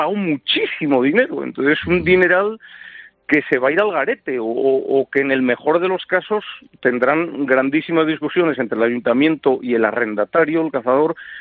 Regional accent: Valladolid, Castile and León, Spain; en mi tierra, Valladolid, norte de Burgos, por ahí todavía están muy cortitas

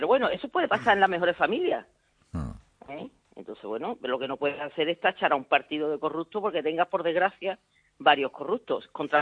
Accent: Andalusia, Spain; Usted como yo somos andaluces

